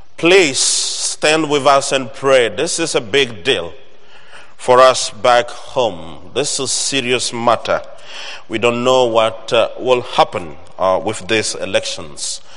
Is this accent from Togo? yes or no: yes; Togo; now in Lexington, United States; always good for me to be back home because Lexington, Kentucky is another home for me. Beside Togo, my home country, Togo, the place to go.